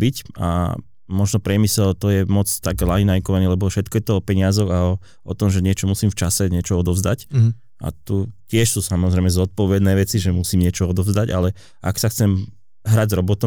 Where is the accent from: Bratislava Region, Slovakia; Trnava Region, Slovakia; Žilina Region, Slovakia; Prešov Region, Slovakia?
Trnava Region, Slovakia; Trnava; že je v Trnave, a ja som Trnavčan